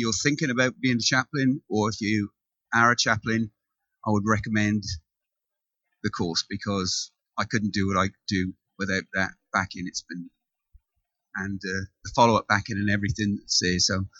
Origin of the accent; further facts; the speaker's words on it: Wales, United Kingdom; moved away as an adult; now in Waiuku, New Zealand; she's a Kiwi, I'm Welsh. I've got two daughters who live in the UK. I've been in Waiuku for 12 years